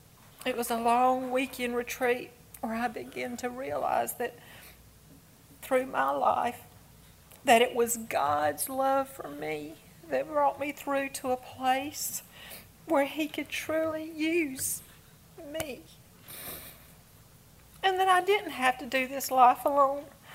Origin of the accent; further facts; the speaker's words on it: Waycross, Georgia, United States; also born or lived in Macon / Savannah; He led me back here to Waycross, my hometown, after 30 years of living in Macon and Savannah area.